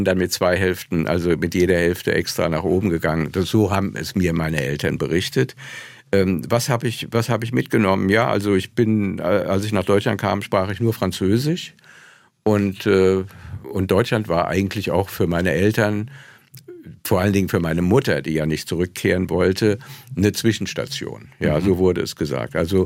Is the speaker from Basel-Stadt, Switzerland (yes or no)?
yes; Basel, Basel-Stadt, Switzerland; born there; Ich bin in einem Internierungslager in Basel geboren. Meine Eltern waren jüdische Flüchtlinge, die es mit sehr viel Glück in die Schweiz geschafft hatten